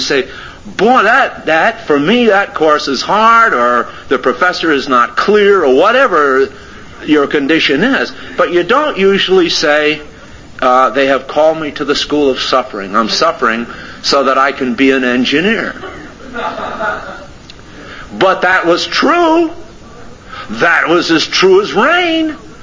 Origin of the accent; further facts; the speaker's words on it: West Haven, Connecticut, United States; But that was my hometown. That's where I lived, West Haven, Connecticut.